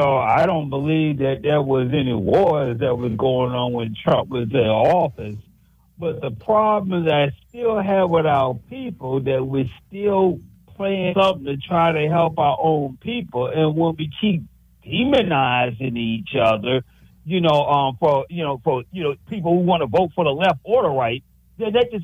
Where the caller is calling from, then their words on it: Washington, District of Columbia, United States; from the district.